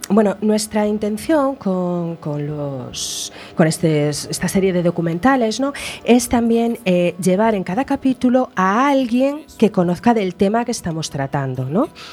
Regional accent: Galicia, Spain; siendo gallegos lo conocemos.

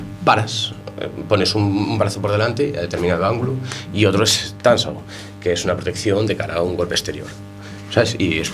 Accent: Spain; Español y gallego, algo de chapurreo inglés y poco. Como todo español.

